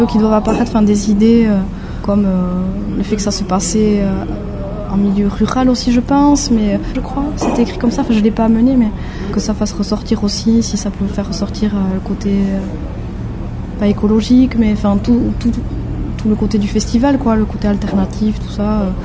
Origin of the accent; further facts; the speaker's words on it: Irouléguy, Nouvelle-Aquitaine, France; je suis originaire d'Irulegui et j'habite à Biarritz.